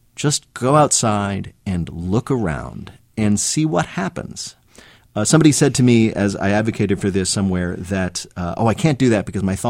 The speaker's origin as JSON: {"language": "English", "town": "Berkeley Heights", "region": "New Jersey", "country": "United States", "tie": "born or raised there", "said": "The first happened when I was an adolescent growing up in Berkeley Heights, New Jersey, in North Jersey, if people know or care about that."}